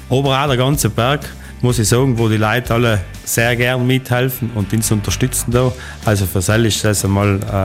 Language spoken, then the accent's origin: German; Trentino-Alto Adige, Italy; sei es im Ausland oder auch bei uns in Südtirol